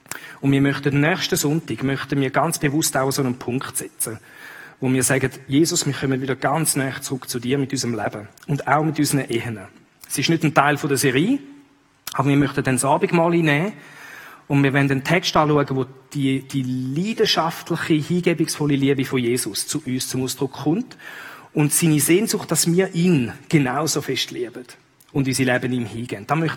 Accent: Switzerland; es gibt Beispiele auch da bei uns in der Schweiz von Leuten, die zurück sind und den ehemaligen Ehepartner wieder geheiratet haben.

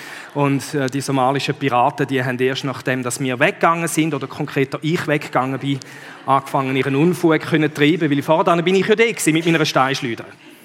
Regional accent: Djibouti; in Djibouti, dort wo ich aufgewachsen bin

